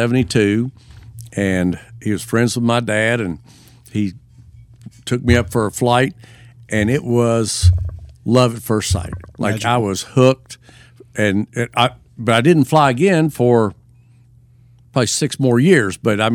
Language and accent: English; Lexington, Kentucky, United States; I was born and raised here. Like, this was my hometown. Spent 4 years away in the Air Force. But, I grew up when we called it Bluegrass Field.